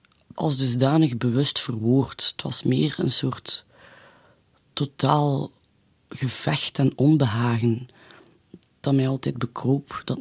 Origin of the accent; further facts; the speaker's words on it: Deurle, East Flanders, Belgium; Het was een gouden kindertijd. Wij zijn opgegroeid in Deurle